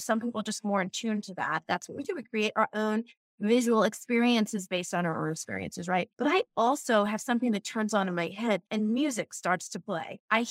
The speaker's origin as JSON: {"language": "English", "town": "Bronx", "region": "New York", "country": "United States", "also_born_or_lived": "Long Island", "said": "I'm from the Bronx. I'm actually from Castle Hill Avenue, which is … 's block, the projects."}